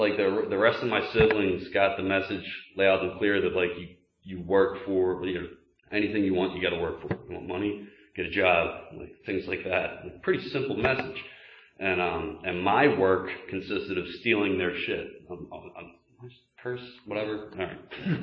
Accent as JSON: {"language": "English", "region": "Pennsylvania", "country": "United States", "said": "I'm from Delaware County, we kind of consider this bumfuck PA, but even further out, bumfuck PA."}